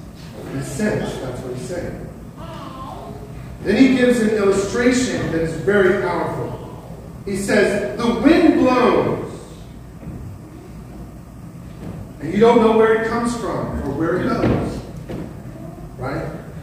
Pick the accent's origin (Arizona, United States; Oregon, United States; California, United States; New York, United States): California, United States; My wife and I come from Southern California.